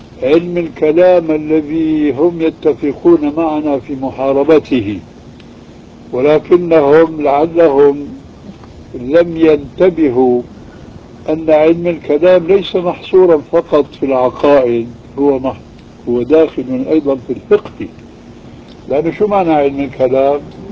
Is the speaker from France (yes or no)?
no; Syria; نحن نسميهم عندنا في سوريا بالكفوف.